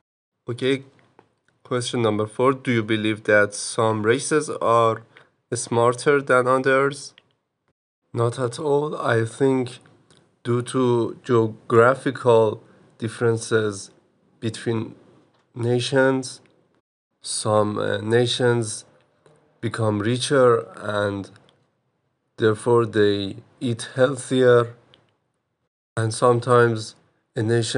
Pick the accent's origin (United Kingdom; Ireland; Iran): Iran; English is a second language; and when I say I'm from Iran, they change their behavior